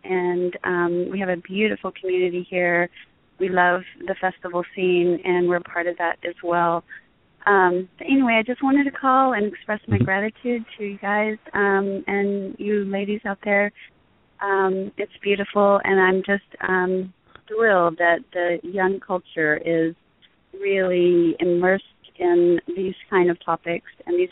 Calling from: Houston, Texas, United States; I'm calling from Houston, Texas.

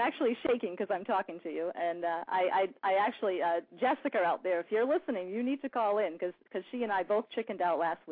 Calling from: Maine, United States; I'm calling from

